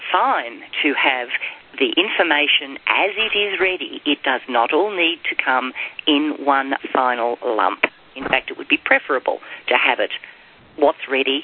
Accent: Australia; Manal, your points are perfectly clear to me, and being Australian

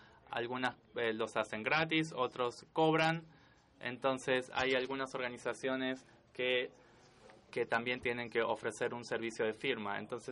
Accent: El Salvador; de El Salvador. Estamos pensando en eso.

